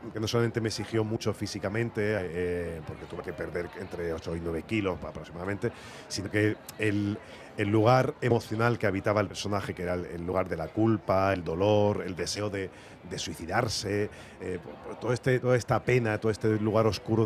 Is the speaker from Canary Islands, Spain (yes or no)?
no; Algeciras, Andalusia, Spain; Yo soy de Algeciras, y nosotros veníamos mucho a Málaga de pequeños